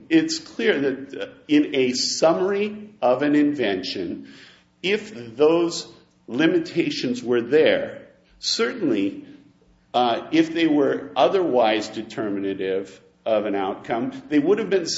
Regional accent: Minnesota, United States; I'm originally from Minnesota.

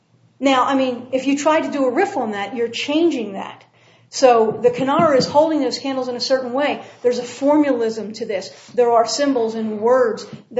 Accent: Pennsylvania, United States; I'm from Pennsylvania, so I know this.

